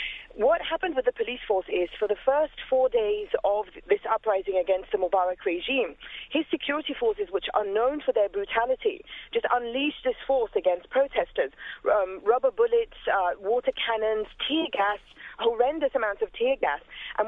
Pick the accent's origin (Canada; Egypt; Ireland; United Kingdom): Egypt; now in New York, United States; as an Egyptian who is watching this from New York, I salute, first of all, the courage of those who have sacrificed their lives